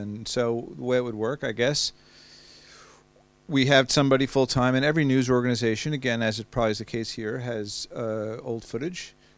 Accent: New York, United States; I'm a New Yorker. You know, New Yorkers feel about New York the way Parisians feel about Paris.

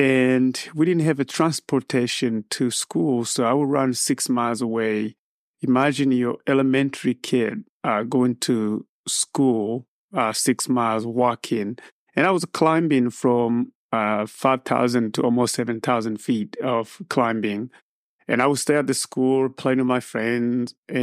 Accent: Burundi; I was born and raised in Burundi. It's a small country south of Rwanda, west of Tanzania, and east of Republic of Congo. We are separated by a big lake called Lake Tanganyika. And growing up in Burundi was very difficult.

